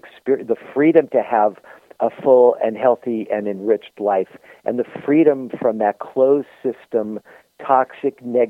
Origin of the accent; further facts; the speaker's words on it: Bronx, New York, United States; born there; I was born in the Bronx, and my dad was in Europe fighting.